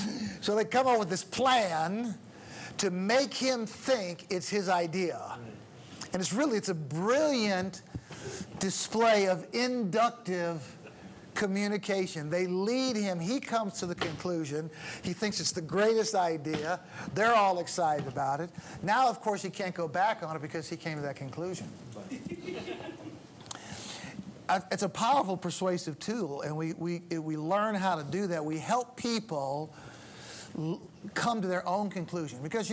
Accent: Missouri, United States; I come from Missouri, you know? That's the name of our state is called the Show Me State.

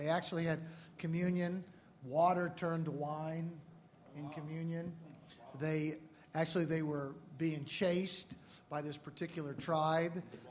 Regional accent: St. Louis, Missouri, United States; And it was in St. Louis, my hometown. It's a big Roman Catholic place.

